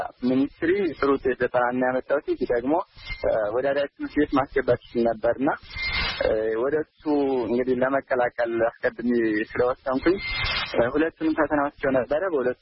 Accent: Amhara, Ethiopia; born there; ምዕራብ ጎጃም ዞን ሰከላ ወረዳ ነው የተወለድኩት። ገጠራማ ክፍል ነው።

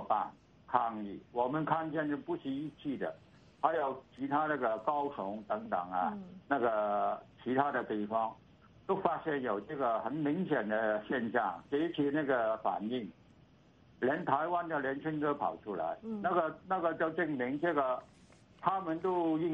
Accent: Hong Kong; 如果这次我们香港人跟台湾人可以说啊

